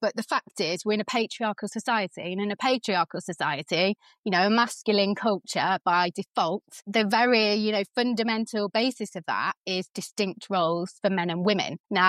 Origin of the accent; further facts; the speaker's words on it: England, United Kingdom; born there; now in Wales; Yeah, so I was born in England, made in Wales.